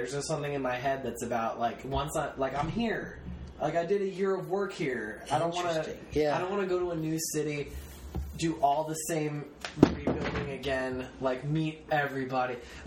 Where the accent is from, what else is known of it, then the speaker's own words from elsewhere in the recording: New Jersey, United States; now in New York, United States; I grew up in New Jersey. I live in New York. So I grew up 45 minutes from here.